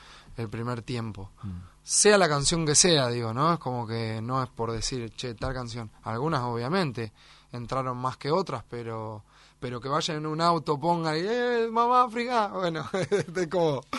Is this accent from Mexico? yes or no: no; Olavarría, Buenos Aires Province, Argentina; born there; Claro, pero yo que nací en Olavarría no tengo ese gran recuerdo.